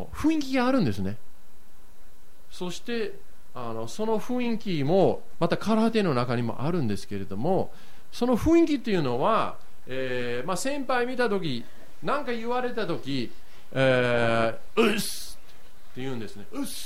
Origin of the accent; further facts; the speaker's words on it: Yokohama, Kanagawa, Japan; あの横浜育ちで、そして小学校の時に柔道をやってたんですね。